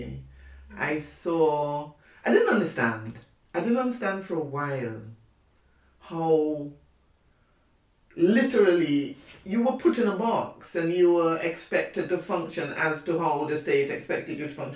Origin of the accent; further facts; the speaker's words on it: Nevis, St. Kitts & Nevis; I grew up in the Leeward Islands, in 2 islands, St. Kitts and Nevis. It was really Nevis.